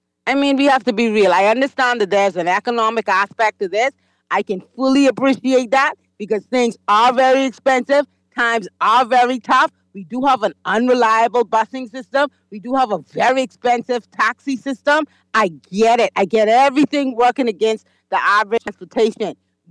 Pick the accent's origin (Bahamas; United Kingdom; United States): Bahamas; Freeport, Grand Bahama; now in Nassau, Bahamas; I grew up in Freeport as well. I understand the cultural differences between Nassau and Freeport